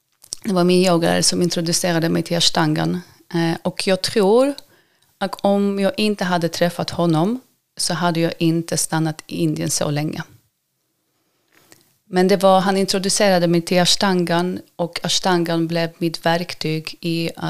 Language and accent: Swedish; Sweden; also born or lived in Warsaw, Poland; född i Polen, född i Warszawa och uppvuxen i Sverige. Så jag flyttade till Sverige när jag var 8, tillsammans med min familj. Eller vi flyttade faktiskt till Danmark först och sen så flyttade vi till Sverige.